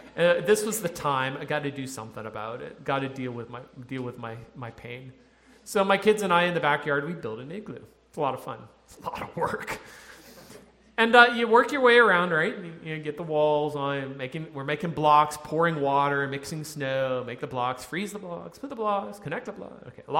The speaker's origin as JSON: {"language": "English", "region": "South Carolina", "country": "United States", "tie": "born or raised there", "said": "I grew up in South Carolina, and we would get like this much snow for about 5 minutes every year"}